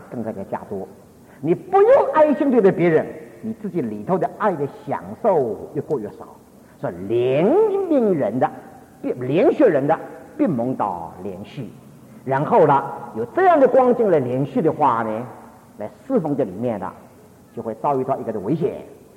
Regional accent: Taiwan; moved away; 我们从台湾来的人

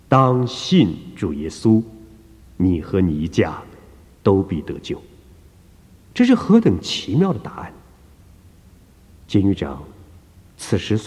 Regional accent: China; 这也是我们中国人所说的夫唱妇随，琴瑟和鸣，履结同心，一世一家。

